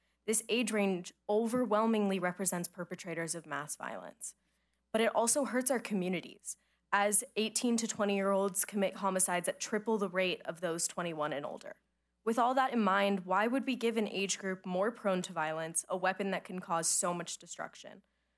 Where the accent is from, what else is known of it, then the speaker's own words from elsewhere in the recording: Parkland, Florida, United States; I am from Parkland, Florida.